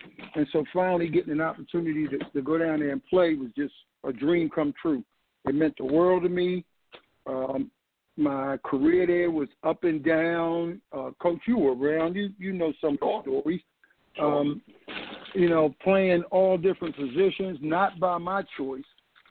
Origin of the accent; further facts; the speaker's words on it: Baltimore, Maryland, United States; You know, I'm from Baltimore, so, you know, Maryland just meant everything.